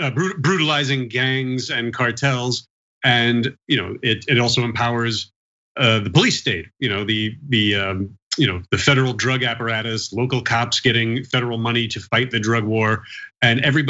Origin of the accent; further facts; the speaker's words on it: New York, United States; I'm a New Yorker, pretty much a lifelong New Yorker